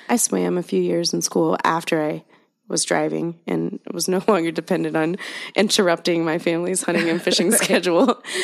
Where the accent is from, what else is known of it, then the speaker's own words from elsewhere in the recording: Fort Myers, Florida, United States; born there; I was born in Fort Myers, Southwest Florida.